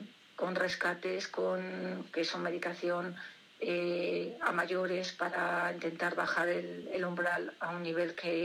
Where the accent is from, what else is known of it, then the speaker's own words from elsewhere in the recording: Valladolid, Castile and León, Spain; porque yo soy de Valladolid